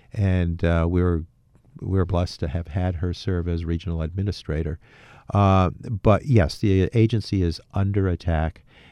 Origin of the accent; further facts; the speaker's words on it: Amsterdam, New York, United States; I witnessed exactly what happened over the decades in my hometown of Amsterdam in the Mohawk Valley